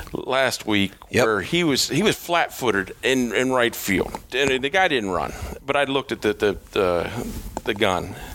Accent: Pittsburgh, Pennsylvania, United States; I growing up in the Pittsburgh area, and I've heard all the Clemente stories

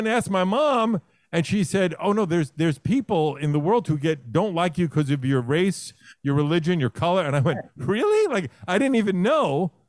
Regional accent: Brooklyn, New York, United States; So I grew up in Brooklyn, right? And my mom only dated black men growing up.

